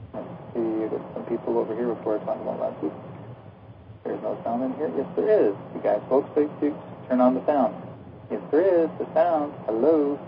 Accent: Brandon, Manitoba, Canada; born there; my old stomping grounds of Winnipeg, Manitoba. That's where I was born in Brandon, Manitoba.

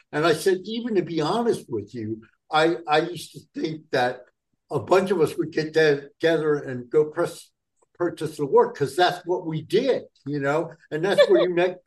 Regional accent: Newark, New Jersey, United States; with my mother, who I grew up in Newark, New Jersey

